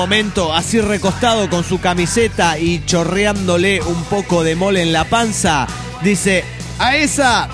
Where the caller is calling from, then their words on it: New Jersey, United States; de New Jersey.